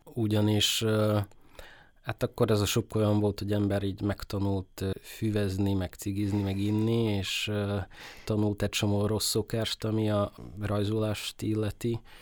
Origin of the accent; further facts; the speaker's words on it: Bratislava, Bratislava Region, Slovakia; ízig-vérig pozsonyi vagyok. Itt születtem, és rengeteg pozsonyi barátom van, szeretem Pozsont, mint város